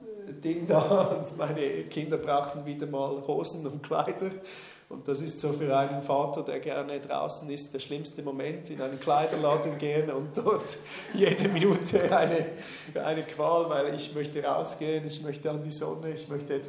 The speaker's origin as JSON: {"language": "German", "country": "Switzerland", "tie": "born or raised there", "accent": "Swiss", "said": "Meine beiden Großmütter sind Deutsche. Und trotzdem bin ich hier in der Schweiz aufgewachsen, also ich bewahre meinen Schweizer Akzent, wenn ich Hochdeutsch rede."}